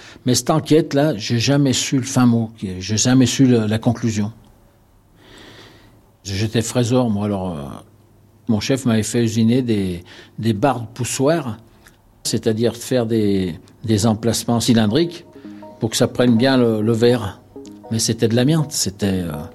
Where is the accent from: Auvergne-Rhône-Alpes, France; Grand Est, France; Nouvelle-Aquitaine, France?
Auvergne-Rhône-Alpes, France; Givors; born there; je suis retraité, j'ai 66 ans, je suis né à Givors, c'est à peu près à mi-chemin entre Lyon et Saint-Étienne. À Givors, il y avait beaucoup d'entreprises, il y avait beaucoup de travail, c'était vraiment industriel.